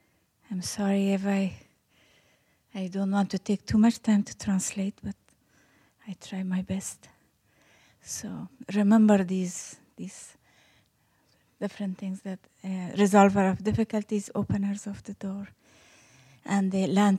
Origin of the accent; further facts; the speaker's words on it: Afghanistan; also born or lived in Iran; In areas that I grew up back in Afghanistan, Iran